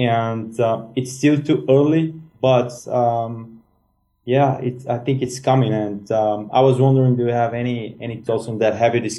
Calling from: Sofia, Sofia City, Bulgaria; I'm calling from Sofia, Bulgaria.

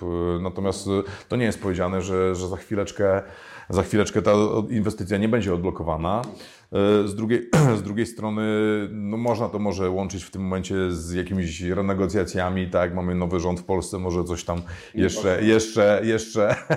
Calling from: Wrocław, Lower Silesian Voivodeship, Poland; ja akurat z Wrocławia pozdrawiam, gdzie Intel chciał inwestować.

